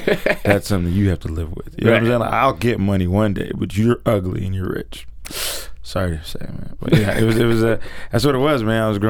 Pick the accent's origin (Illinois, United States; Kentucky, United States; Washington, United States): Washington, United States; Seattle; Born and pretty much raised, yeah.